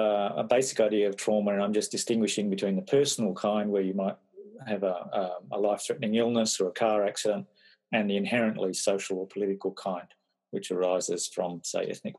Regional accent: Papua New Guinea; now in Australia; I was brought up in Papua New Guinea, so that gives me a bit of a different perspective, I think, to most Anglo-Australians. So that was my home country. So coming to terms with being an Australian was a long and complex process.

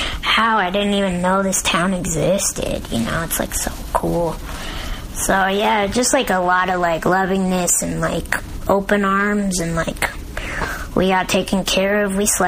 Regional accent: Denver, Colorado, United States; I mean, like, growing up in Denver is pretty, like, I've always been raised around a lot of Mexicans, and I have Mexican family.

